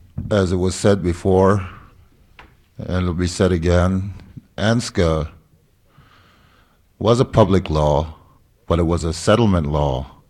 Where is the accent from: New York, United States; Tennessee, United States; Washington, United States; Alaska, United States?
Alaska, United States; Copper Center; also born or lived in Chitna; I was born in Chitna, raised in Copper Center until I was 10 years old, at which time I became displaced. I'm one of the displaced natives she was talking about.